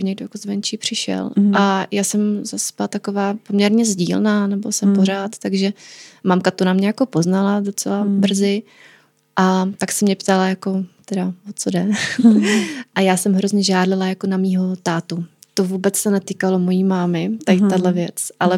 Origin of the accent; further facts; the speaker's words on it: South Moravian Region, Czechia; my jsme z Jižní Moravy, tak to byl docela velký výlet